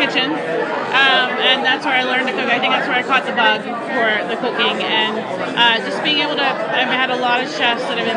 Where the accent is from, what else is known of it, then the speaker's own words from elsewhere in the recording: Pennsylvania, United States; and now I'm home. I'm from Pennsylvania, so this is home for me now